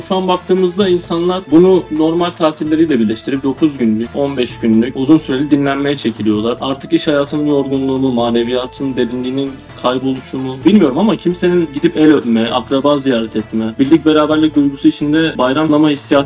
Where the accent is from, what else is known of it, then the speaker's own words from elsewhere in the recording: Mardin, Turkey; Ben memlekette olduğum bayramlardan bahsedeyim. Ben Mardinliyim bu arada.